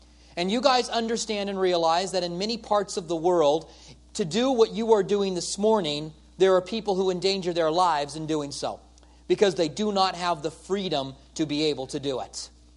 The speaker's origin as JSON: {"language": "English", "country": "United States", "said": "You know, I got rights as being American."}